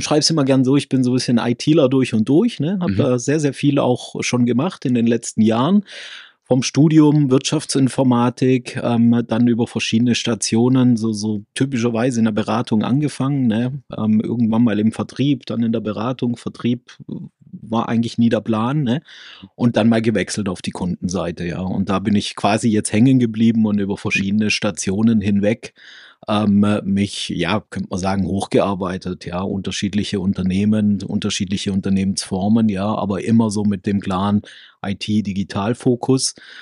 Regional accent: Balingen, Baden-Württemberg, Germany; die Handball kennen, die wissen, wo ich herkomme. Balingen heißt die Ecke, erste Handball-Bundesliga, zweite Handball-Bundesliga derzeit.

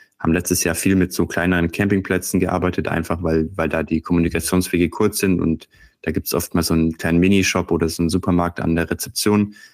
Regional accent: Nuremberg, Bavaria, Germany; Also wir kommen beide aus Nürnberg. Ich war zum Studieren in der Nähe von Heilbronn und bin jetzt wieder zurückgegangen.

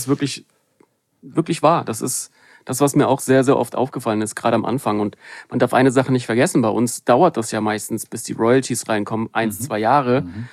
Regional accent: Germany; hey, hier sind meine Beats-CD, ich komme aus Deutschland, hör doch mal rein.

